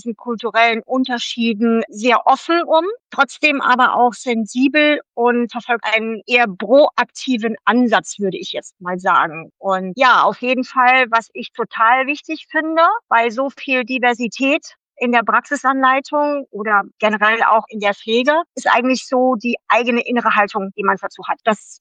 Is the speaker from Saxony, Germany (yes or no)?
no; Saarland, Germany; ich bin 59 Jahre alt, ich komme aus dem Saarland